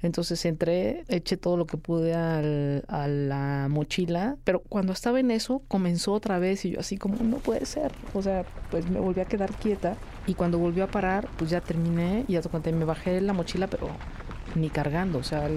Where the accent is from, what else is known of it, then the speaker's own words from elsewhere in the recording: Mexico; Como mexicano que sabes que esas cosas pasan